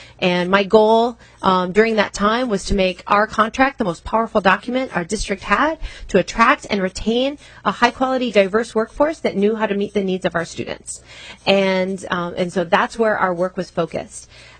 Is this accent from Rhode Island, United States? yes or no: no; Hibbing, Minnesota, United States; but I grew up in Hibbing, Minnesota. And after graduating, I went to the University of St. Thomas here in St. Paul and fell in love with the city of St. Paul